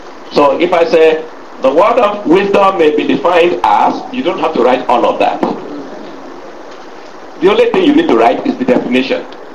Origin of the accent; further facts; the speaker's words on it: United States; Thank you very much, sir. I'm an American.